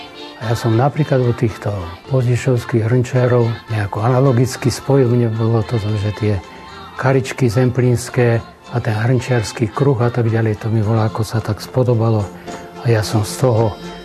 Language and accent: Slovak; Banská Bystrica Region, Slovakia; Ja pochádzam z takého kraja Hriňovských a Detvianských Lazoch pod Polanou, kde sú tradície veľmi silné.